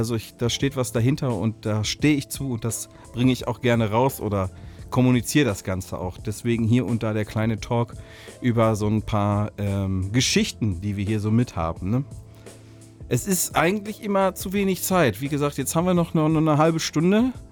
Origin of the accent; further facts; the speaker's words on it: North Rhine-Westphalia, Germany; Also wir kommen hier aus dem Ruhrpott